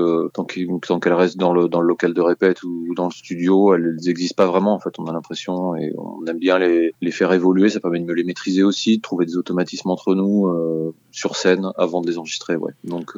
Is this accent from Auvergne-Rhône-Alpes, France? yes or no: yes; Auvergne-Rhône-Alpes, France; Alors moi, je suis de l'Allier, donc c'est un peu l'autre extrémité de l'ex-région Auvergne